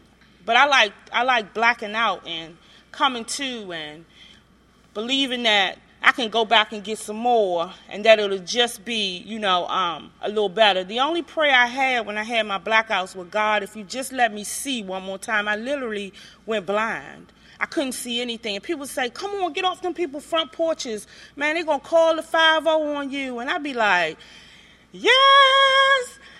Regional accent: Washington, District of Columbia, United States; I'm originally from the Rock Creek area, born and raised in the Washington, D.C. metropolitan area, uptown, you know.

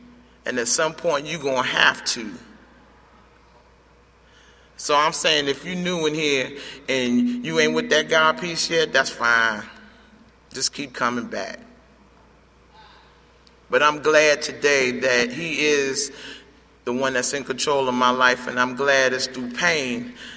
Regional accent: New York, United States; I come from New York. I spent 17 years living on the street, no fixed address.

